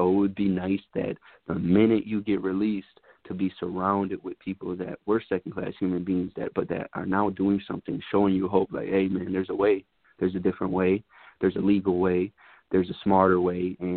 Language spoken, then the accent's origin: English; Wisconsin, United States; I'm from Wisconsin, but most of them are from the hood in Milwaukee